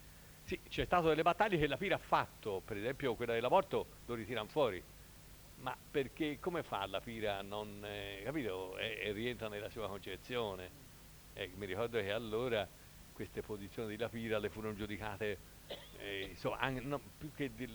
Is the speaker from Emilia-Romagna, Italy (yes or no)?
no; Sesto Fiorentino, Tuscany, Italy; io sono di un paese, io non sono del comune di Firenze, no? Io sono di Sesto Fiorentino